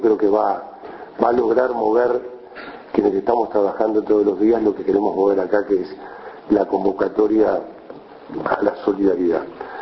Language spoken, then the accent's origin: Spanish; Uruguay; aquellos aspectos que nos confirman como uruguayos de las cosas que hacemos bien en este país